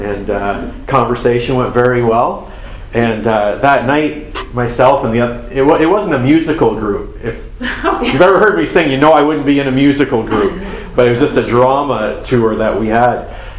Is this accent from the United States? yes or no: no; Ontario, Canada; I'm from Ontario.